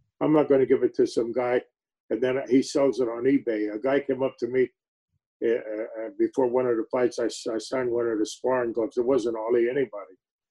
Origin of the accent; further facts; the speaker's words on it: Ireland; you're Irish, I'm Irish, and you have a big sports hero over there, McGregor.